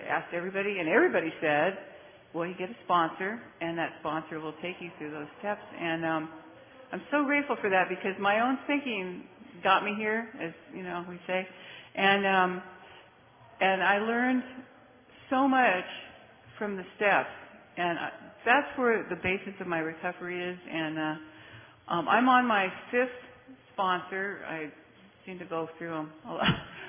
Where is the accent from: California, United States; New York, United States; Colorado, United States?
California, United States; Anaheim; I'm from Anaheim, California, and this is my fourth international